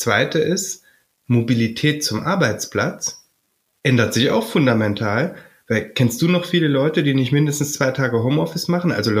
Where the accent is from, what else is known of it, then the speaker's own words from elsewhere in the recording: East Germany, Germany; ich bin in Ostdeutschland groß geworden.